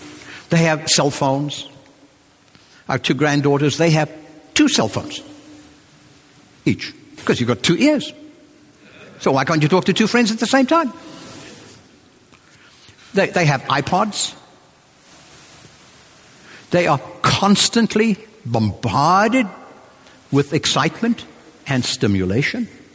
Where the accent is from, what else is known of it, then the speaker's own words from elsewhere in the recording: South Africa; I was bored a lot when I was a kid. I grew up in South Africa. There was no television in my day.